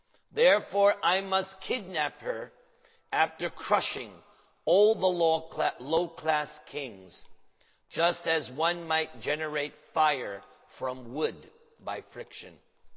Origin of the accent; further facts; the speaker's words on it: New York, United States; I'm from New York.